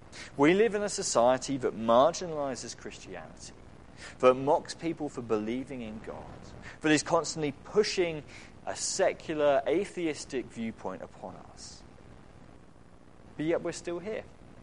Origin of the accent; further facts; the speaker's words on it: England, United Kingdom; this may be in part because we're English, or at least British